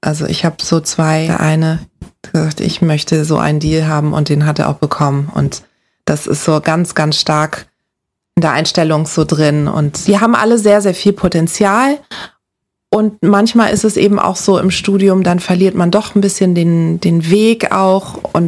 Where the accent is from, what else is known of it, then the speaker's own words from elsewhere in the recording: Braunschweig, Lower Saxony, Germany; Und dann habe ich einen Austausch gemacht in den USA, dann bin ich in Braunschweig zur Schule gegangen.